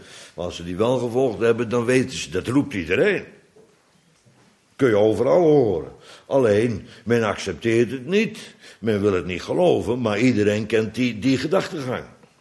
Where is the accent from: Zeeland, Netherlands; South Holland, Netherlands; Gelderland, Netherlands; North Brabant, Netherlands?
South Holland, Netherlands; Bodegraven; Ik weet nog van vroeger, waar ik opgegroeid ben in Bodegraven